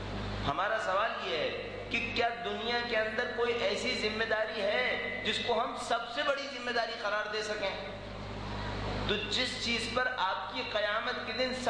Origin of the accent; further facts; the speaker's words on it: Pakistan; born there; میں پاکستان میں پیدا ہوا اس اعتبار سے مجھے پاکستانی کہا جاتا ہے